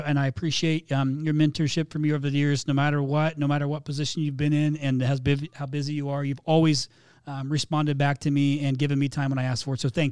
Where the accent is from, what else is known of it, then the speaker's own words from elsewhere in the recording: Canada; Since I'm Canadian, my ask would be interview a Canadian.